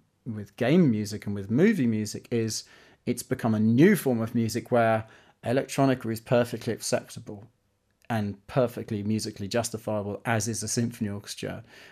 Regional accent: London, United Kingdom; It's just for me as a Londoner and as a musician, everything hubs into that place.

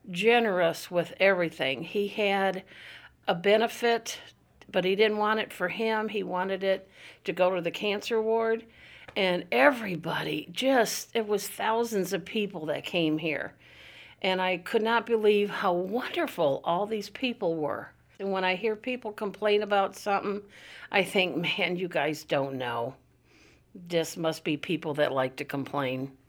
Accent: Sandwich, United States; I'm from Sandwich. Been here my whole life.

